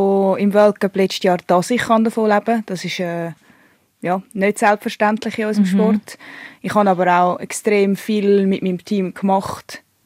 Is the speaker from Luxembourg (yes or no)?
no; Switzerland; Und das allein finde ich als Schweizer Profisportler so extrem cool.